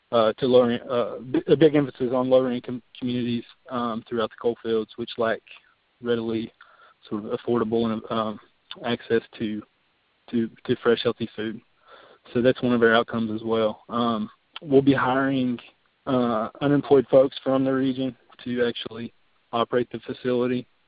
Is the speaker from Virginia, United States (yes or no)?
yes; Virginia, United States; now in West Virginia, United States; And I'm actually from Russell County, Virginia, not too far from Kentucky, less than an hour drive. I grew up on a farm there, and my dad's a coal miner